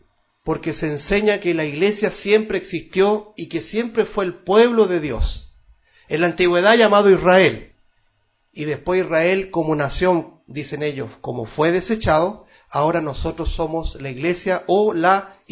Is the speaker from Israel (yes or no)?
no; Chile; lo vamos a decir como chilenos que somos